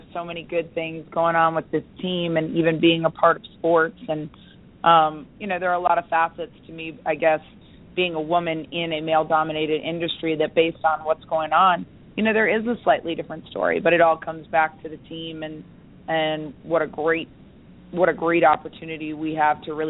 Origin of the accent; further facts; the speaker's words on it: Vero Beach, Florida, United States; playing in my home state of Florida.